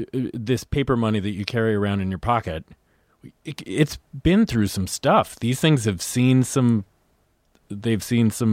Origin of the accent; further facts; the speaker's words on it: California, United States; No, I was outside San Francisco.